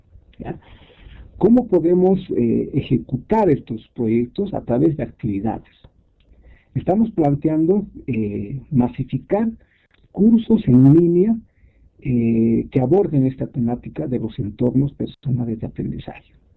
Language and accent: Spanish; Bolivia; Yo como boliviano me siento muy mal cuando lo digo esto, que mi país es el que está en el último lugar